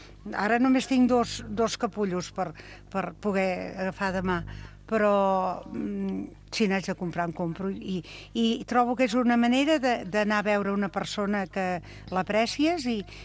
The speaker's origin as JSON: {"language": "Catalan", "region": "Catalonia", "country": "Spain", "said": "Soc catalana tot l'any."}